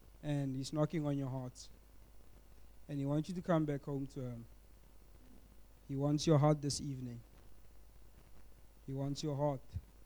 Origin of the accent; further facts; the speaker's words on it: Potchefstroom, North West, South Africa; now in Franschhoek, South Africa; I'm all the way from Potchefstroom. I was born there. I lived my whole life there. And I recently moved to Franschhoek.